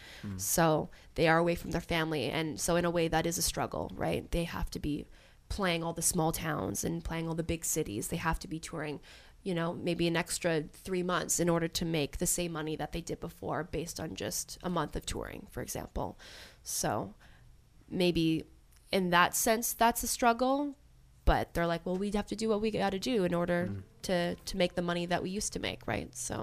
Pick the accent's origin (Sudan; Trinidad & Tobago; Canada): Canada; now in United States; I'm proud that I'm Canadian, and I love being in America.